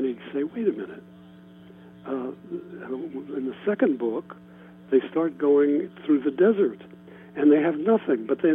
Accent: Ohio, United States; Well, I went to college. I grew up in Ohio.

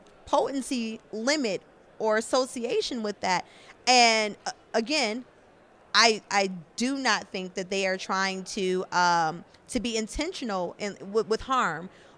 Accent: Buffalo, New York, United States; now in Austin, United States; So originally I am from Buffalo, New York.

